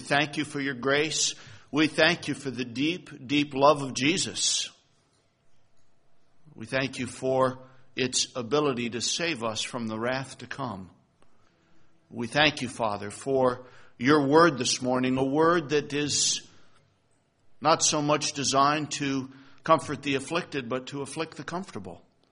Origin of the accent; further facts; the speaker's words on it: Vermont, United States; I hail from Vermont, and I really appreciate the snow last night, just to give me a little feel. I was feeling a little homesick.